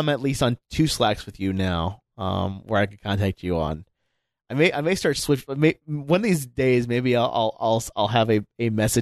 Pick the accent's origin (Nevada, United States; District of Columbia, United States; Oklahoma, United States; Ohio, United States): Nevada, United States; Las Vegas; Mine's like, hi, I'm from Vegas.